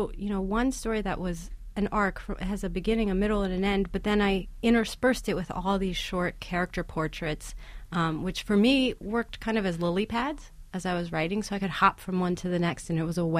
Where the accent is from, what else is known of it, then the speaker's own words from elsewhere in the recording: United States; born there; I was born in the United States, you know, but have this dual identity of being half Panamanian.